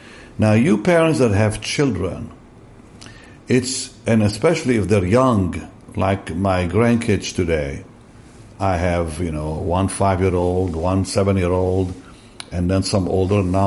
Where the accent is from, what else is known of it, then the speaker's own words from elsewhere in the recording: Israel; We grew up in Israel in a very innocent way.